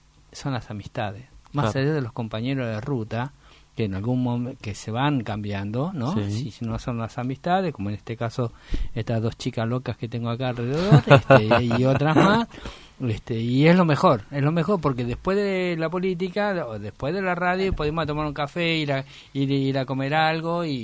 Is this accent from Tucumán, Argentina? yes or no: yes; Tucumán, Argentina; moved away as an adult; yo vengo de Tucumán también, claro. Me vine a los 20 años acá.